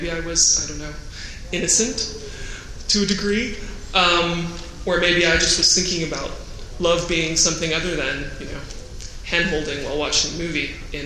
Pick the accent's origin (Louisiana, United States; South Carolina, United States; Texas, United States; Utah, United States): Utah, United States; Provo; I'm a playwright from Provo.